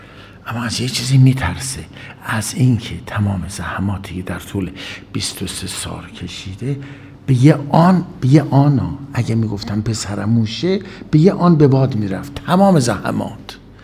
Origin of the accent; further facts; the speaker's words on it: Iran; ما ایرانی هستیم